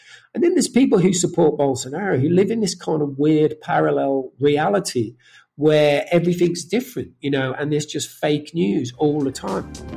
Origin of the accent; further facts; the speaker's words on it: United Kingdom; now in Salvador, Brazil; I'm a British freelance journalist based in Salvador in Brazil